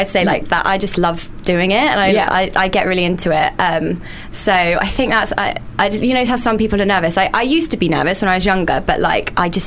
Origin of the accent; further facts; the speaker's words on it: England, United Kingdom; accent: English; also born or lived in United States; I tried to keep my English accent